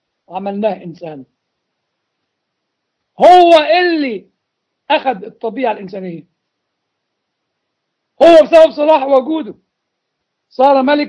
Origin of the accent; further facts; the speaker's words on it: Upper Egypt, Egypt; في نقطة نسميها عندنا في الصعيد يقول لك نغزة